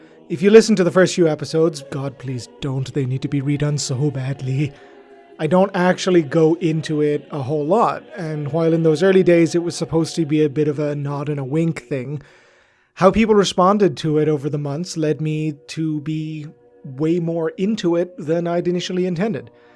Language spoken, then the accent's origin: English; Dublin, Leinster, Ireland; moved away as an adult; now in Toronto, Canada; I am from South County Dublin in Ireland originally, in case you can't tell, although I live in glamorous Toronto, Ontario these days. I happen to be one of those post-global recession emigrants that every Irish person knows